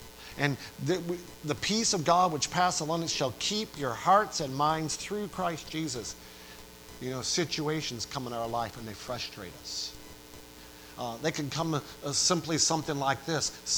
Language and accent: English; New York, United States; I grew up, even though my dad was a hard person to get along with, I grew up and I was born in Western New York on that farm until I was 17 years old and chose to go to college.